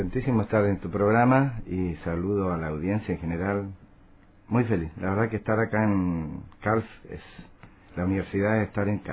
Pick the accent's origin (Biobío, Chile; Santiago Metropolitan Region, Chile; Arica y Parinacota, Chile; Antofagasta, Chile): Biobío, Chile; Los Ángeles; born there; Yo nací en Los Ángeles.